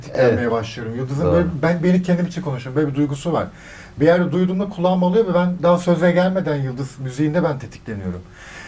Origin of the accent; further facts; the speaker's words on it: Maden, Elazığ, Turkey; Elazığ, Maden.